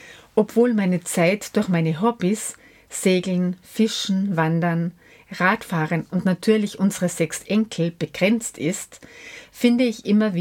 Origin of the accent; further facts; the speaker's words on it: Greece; now in Altenstadt, Germany; Altenstädter, zugezogen aus Griechenland. Ich wurde in Griechenland geboren und wuchs in einer Umgebung auf, in der ein eigener Garten kaum möglich war.